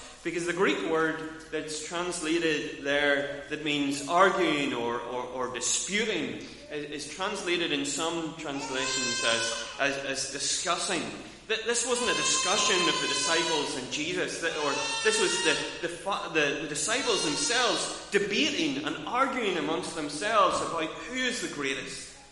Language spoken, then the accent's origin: English; Northern Ireland, United Kingdom; because we're from Northern Ireland